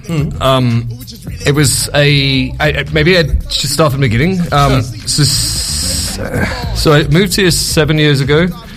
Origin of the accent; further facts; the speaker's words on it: England, United Kingdom; now in Girona, Spain; I'm from England. Mm-hmm. I've been living here in Girona for 7 years.